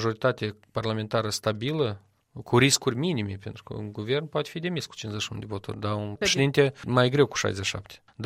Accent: Moldova; să ne fie rușine să spunem că suntem din Republica Moldova

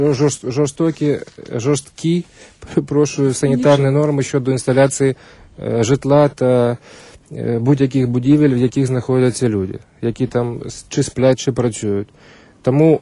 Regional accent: Kyiv, Ukraine; я корінний киянин.

